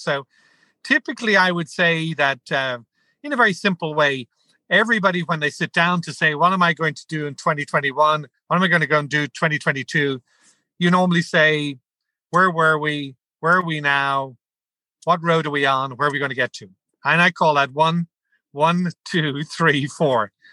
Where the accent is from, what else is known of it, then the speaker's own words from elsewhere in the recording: Ireland; also born or lived in France / Brazil; he had me work with him in Ireland, as you could tell from my accent. He had me work in France. I lived in France for 2 years. I lived in Brazil.